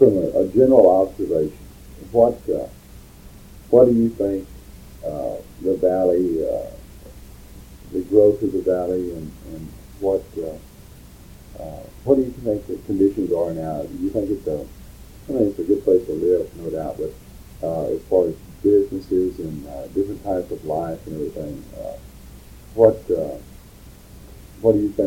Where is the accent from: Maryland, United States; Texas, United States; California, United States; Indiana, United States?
Texas, United States; And I said, "I'm from Texas."